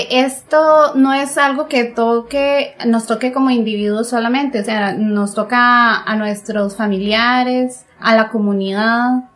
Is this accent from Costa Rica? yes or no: yes; Costa Rica; Somos de Costa Rica.